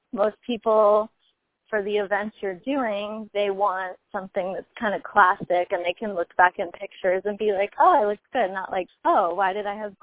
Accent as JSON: {"language": "English", "region": "Florida", "country": "United States", "tie": "born or raised there", "said": "we grew up in Florida and we thought it was cool to just lay outside and like rub baby oil on ourselves for like 8 hours."}